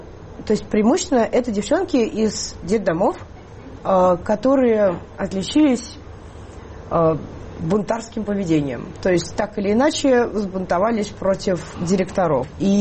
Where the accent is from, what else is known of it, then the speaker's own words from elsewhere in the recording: Russia; то есть коллектив белорусский, я из России, музыкант из Украины